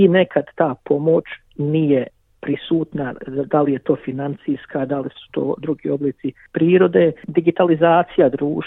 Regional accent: Bosnia & Herzegovina; now in Australia; Isto onako kao što su nas razumijevali kada smo došli kao izbjeglice iz Bosne i Hercegovine u Australiju

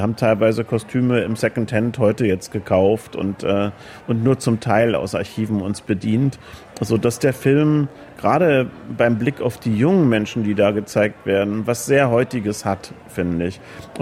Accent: East Germany, Germany; ich bin im Osten groß geworden

